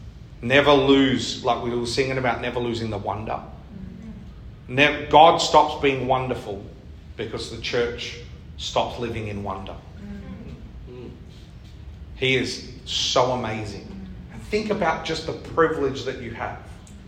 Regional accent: Victoria, Australia; also born or lived in Western Australia; But kind of being Victorian and being West Australian, I'm not sure if I'm doing the receiving or the giving.

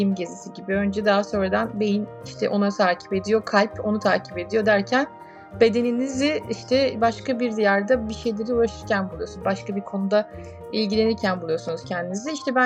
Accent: İzmir, Turkey; İzmirliyim. İzmir doğma büyüme ve İzmir'de Ege Üniversitesi Fakültesi mezunuyum. O dönem işte yaklaşık ilk 20 yılımı, o 21 yılımı İzmir'de geçirdim.

